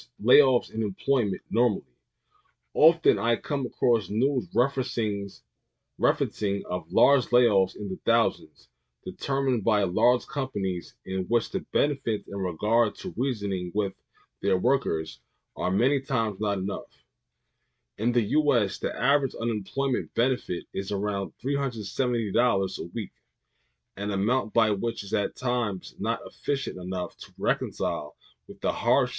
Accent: New York, United States; In my hometown, New York, roughly 400,000 New Yorkers lose their jobs through no fault of their own.

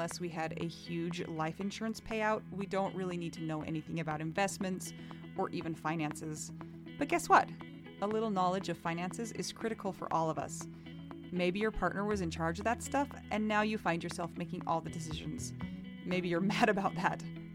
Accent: Utah, United States; because I'm from Utah and that's all we think about is the pioneers.

